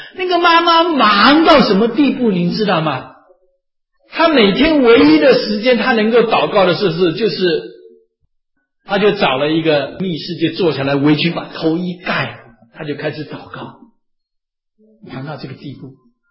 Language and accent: Chinese; Taiwan; 我是1951年出生的嘛，台湾最苦的时候从小就很苦嘛